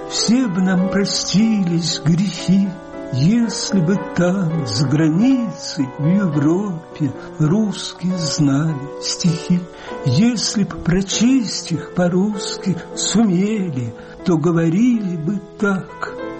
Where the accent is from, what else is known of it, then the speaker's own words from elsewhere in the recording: Saint Petersburg, Russia; Я родился в Ленинграде, в больнице Рисмана на Петроградской. И всю жизнь провел здесь